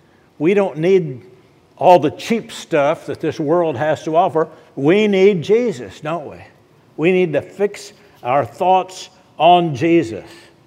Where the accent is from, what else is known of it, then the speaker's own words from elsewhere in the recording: Oklahoma, United States; I grew up in Oklahoma, and country music's big in Oklahoma.